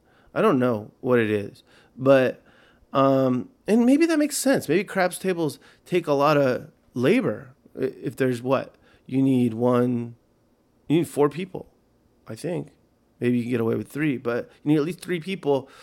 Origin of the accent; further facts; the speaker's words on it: California, United States; So I tell the stick man, I said, look, I'm from Southern California. I like to chill.